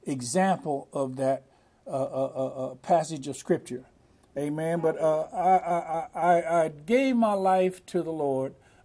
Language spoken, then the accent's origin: English; Bakersfield, California, United States; I was born and raised in Bakersfield, and at the time, I don't want to say how old I am, but I'm getting up there, a little long in the tooth.